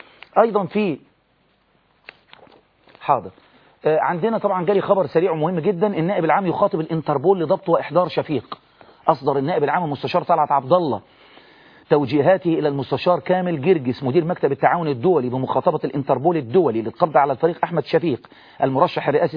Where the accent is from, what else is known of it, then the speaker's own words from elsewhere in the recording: Egypt; انما احنا عندنا في مصر قانون